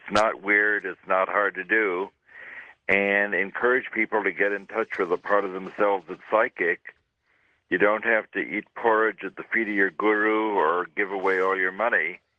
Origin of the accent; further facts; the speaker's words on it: New York City, New York, United States; I grew up in New York City in the 50s. There were lots of poor people pushing push carts.